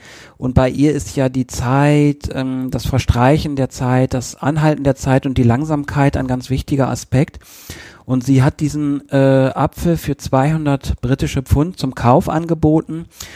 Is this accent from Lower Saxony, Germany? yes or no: yes; Vechta, Lower Saxony, Germany; in Vechta in Niedersachsen, wo ich aufgewachsen bin